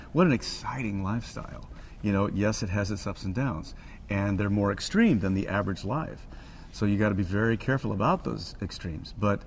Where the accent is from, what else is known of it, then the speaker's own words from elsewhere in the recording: Chicago, Illinois, United States; This was home for me for a long, long time with Joseph. So I'm basically a Chicagoan.